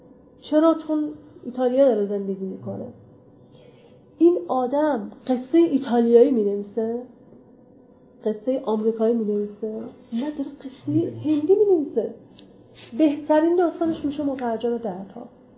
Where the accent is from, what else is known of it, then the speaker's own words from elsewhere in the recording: Iran; چون ما همچنان ایرانی هستیم، همچنان با همون اتصالات فرهنگی